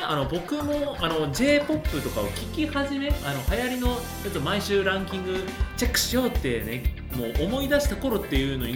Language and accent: Japanese; Shizuoka, Japan; あの地元のなんかホール、僕、静岡県なんですけども